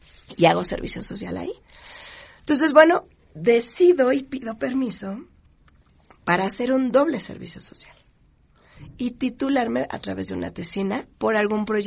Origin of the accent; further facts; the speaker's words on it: Mexico City, Mexico; born there; Sí, estoy cumpliendo 21 años. Pues, bueno … nacida en antes Distrito Federal, y soy mexicana